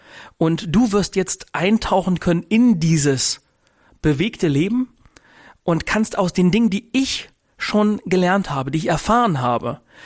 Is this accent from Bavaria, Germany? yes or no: no; Winkel, Lower Saxony, Germany; also born or lived in Celle; wir hatten ein Haus in der Nähe von Gifhorn im Örtchen Winkel mit einem ganz, ganz großen Grundstück. Ich bin ganz behütet und unterstützt aufgewachsen